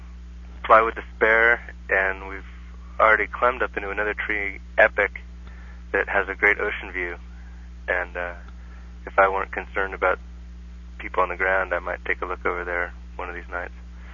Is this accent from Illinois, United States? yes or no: no; Pebble Beach, California, United States; born there; I was born right here in the Monterey area. I was born in Pebble Beach Community Hospital, actually.